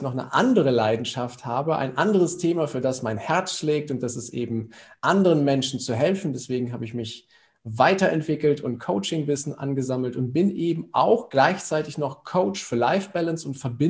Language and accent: German; Germany; ich bin charmante 39, komme aus Deutschland, wohne in Nordrhein-Westfalen, genauer gesagt in Gütersloh, quasi im Herzen von dieser Republik